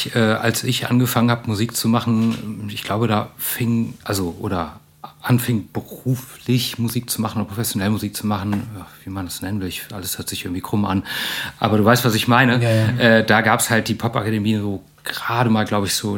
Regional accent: Germany; dass irgendwie klar ist, ich komme aus Deutschland

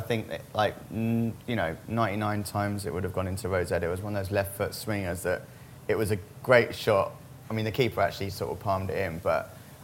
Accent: Crouch End, London, United Kingdom; So I'm from Crouch End originally, Hornsey, and then I went to school in Muswell Hill

